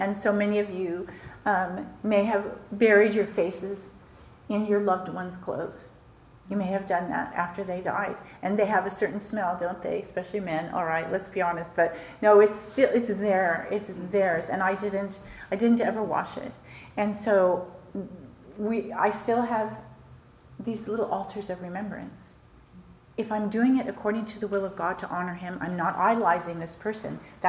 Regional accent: California, United States; So I'm born and raised in California.

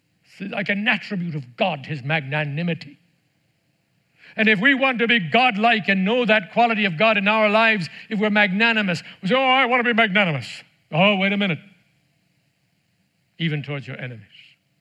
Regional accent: Ireland; I come from Ireland.

